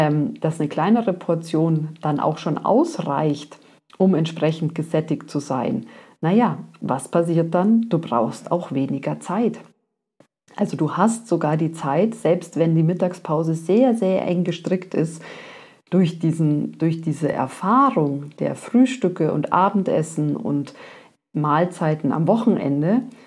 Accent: Bavaria, Germany; eine Semmel, sagt man bei uns in Bayern.

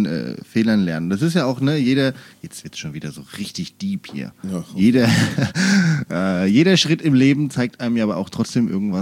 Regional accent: Wiesbaden, Hesse, Germany; born there; naja, hier Offenbach, oh, ich bin gebürtig aus Wiesbaden.

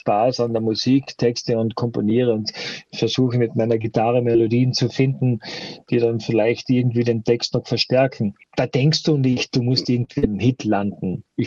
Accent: Austria; ich bin ein sturer Hundling, so sagt man bei uns in Österreich.

